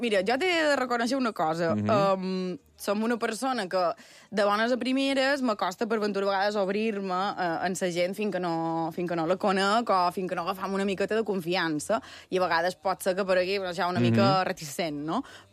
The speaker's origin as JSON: {"language": "Catalan", "town": "Sencelles", "region": "Balearic Islands", "country": "Spain", "tie": "born or raised there", "lives_now": "Palma, Spain", "said": "Jo vaig néixer a Sencelles, he viscut pràcticament tota la meva vida a Sencelles, visc a Palma des de fa un poc més de 4 anys, per comoditat i perquè també m'agrada la vida a ciutat."}